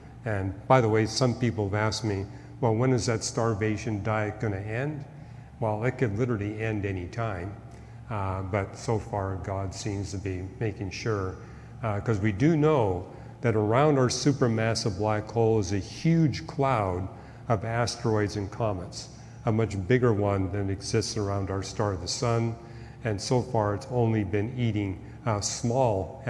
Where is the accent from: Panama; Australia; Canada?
Canada; Growing up in Canada, I saw the Northern Lights all the time.